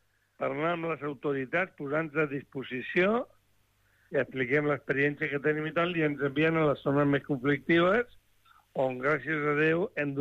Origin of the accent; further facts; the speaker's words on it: Málaga, Andalusia, Spain; Som malaguenys, no som catalans.